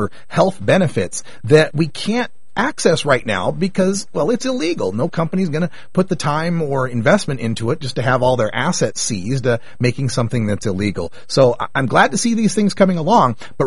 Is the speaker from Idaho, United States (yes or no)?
yes; Idaho, United States; Well, you know, my home state of Idaho has some pretty severe laws on paraphernalia.